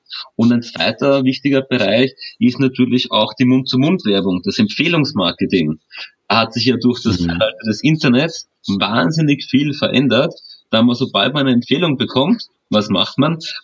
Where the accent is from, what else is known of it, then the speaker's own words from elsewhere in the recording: Vienna, Austria; born there; Oh, vom Dialekt höchstwahrscheinlich. Ich bin gebürtiger Wiener. Beruflich war ich sehr viel in Österreich, in Deutschland unterwegs, aber auch in der Schweiz. Aber gebürtiger Wiener und dort bin ich auch jetzt wieder